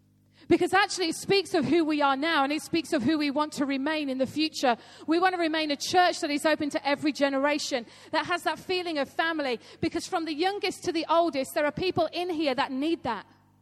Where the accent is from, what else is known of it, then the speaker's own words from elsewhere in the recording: Yorkshire and the Humber, United Kingdom; I'm a Yorkshire lass.